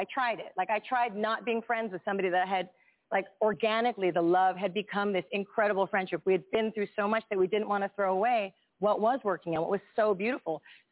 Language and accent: English; Texas, United States; Brother of mine, and I'm from Texas, okay?